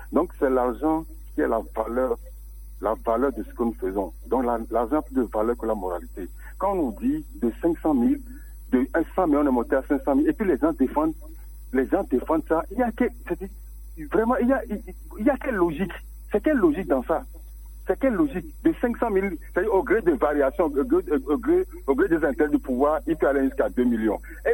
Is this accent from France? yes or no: no; Togo; Alors nous sommes tous des Togolais.